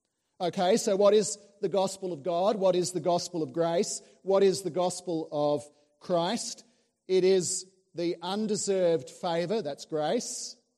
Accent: Adelaide, South Australia, Australia; born there; I was born in Adelaide in 1955

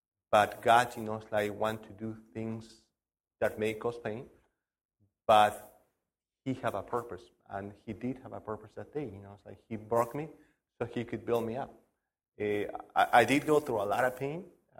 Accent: Chile; I'm from Alabama. I'm from Chile.

